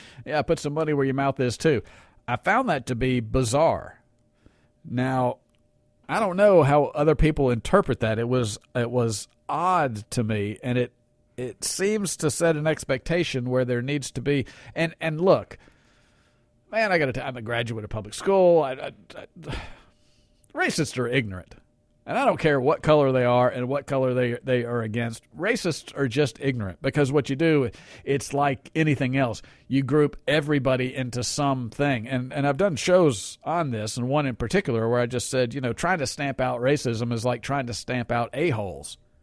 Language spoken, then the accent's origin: English; Jackson, Mississippi, United States; also born or lived in New York; I grew up in Jackson, Mississippi, born in New York, but I've been down here most of my life. I went through public schools, three of them.